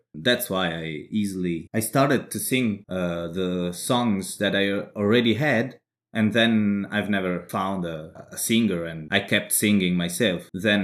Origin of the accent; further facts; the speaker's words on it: Emilia-Romagna, Italy; I'm Italian, I came from Emilia Romagna, you know, the region of Valentino Rossi, for Ferrari, everything.